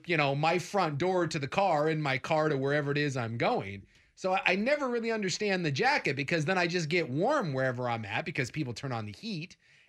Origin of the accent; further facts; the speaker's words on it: Alaska, United States; But that's the thing. I'm from Alaska. When I'm in Alaska, it's a little bit different.